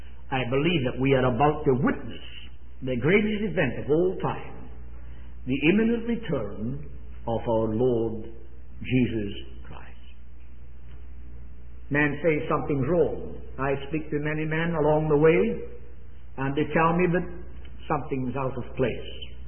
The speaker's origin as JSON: {"language": "English", "region": "Scotland", "country": "United Kingdom", "said": "I should tell you I come from Scotland, in case you might not know."}